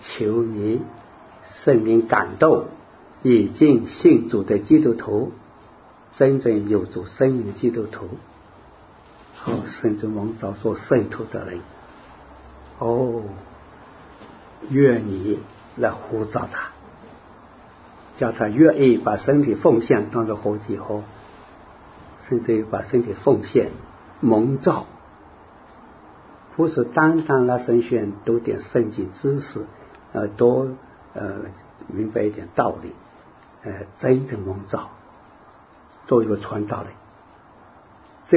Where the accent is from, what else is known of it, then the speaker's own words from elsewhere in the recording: Hunan, China; moved away as an adult; now in Taiwan; 我当兵以后到了台湾，我是湖南的哦，到台湾哦